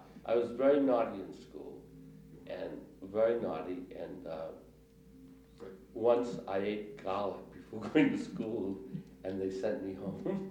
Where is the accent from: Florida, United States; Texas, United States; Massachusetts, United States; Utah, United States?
Massachusetts, United States; Everett; also born or lived in Malden; Well, I was born in Malden, but I moved to Everett at the age of one, something like that.